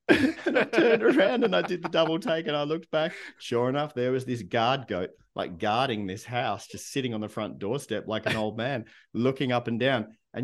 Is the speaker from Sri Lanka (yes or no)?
no; Melbourne, Victoria, Australia; because I grew up in Melbourne, Australia, right?